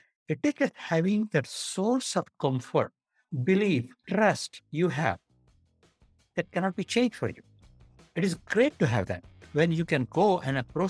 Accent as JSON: {"language": "English", "country": "India", "tie": "born or raised there", "said": "So I grew up in India."}